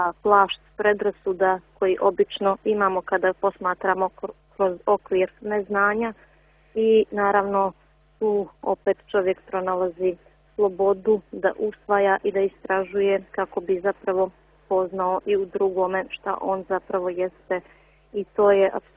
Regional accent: Podgorica, Montenegro; odrasla sam i živim u Podgorici

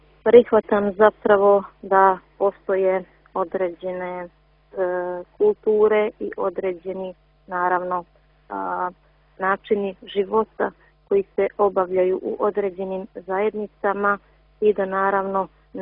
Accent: Podgorica, Montenegro; odrasla sam i živim u Podgorici

